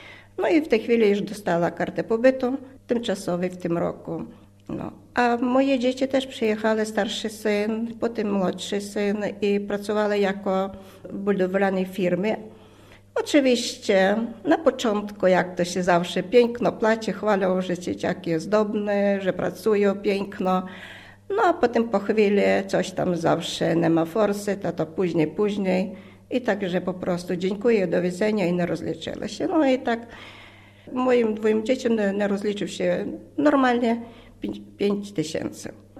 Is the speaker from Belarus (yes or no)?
no; Lviv, Lviv Oblast, Ukraine; moved away as an adult; now in Poland; przyjechałam z Lwowa, no w wieku jestem 60 lat, mam trójkę dzieci, też dorosły, mąż już niestety nie żyje